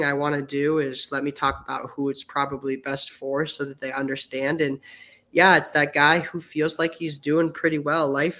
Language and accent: English; Massachusetts, United States; I'm from Massachusetts and played football my whole life